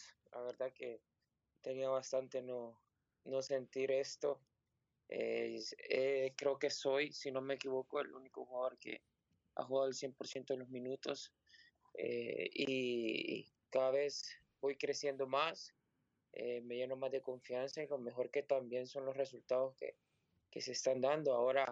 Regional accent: El Salvador; creo que por nuestra cultura como salvadoreños, nos atacamos tanto

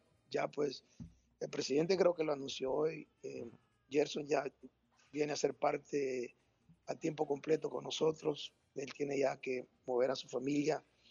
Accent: El Salvador; estamos representando un país como salvadoreño

